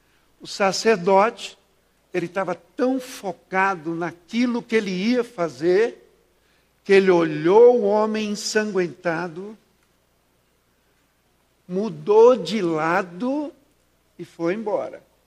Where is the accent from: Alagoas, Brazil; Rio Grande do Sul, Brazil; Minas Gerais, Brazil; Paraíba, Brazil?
Alagoas, Brazil; Maceió; now in Curitiba, Brazil; Quando eu vim pela primeira vez em Curitiba, sou de Maceió, Alagoas, estou aqui há 21 anos